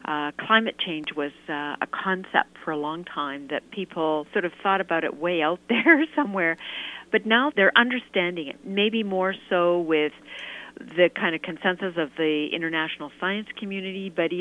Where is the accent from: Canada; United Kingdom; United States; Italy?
Canada; British Columbia; it's those natural landscapes then that also attracts us as British Columbians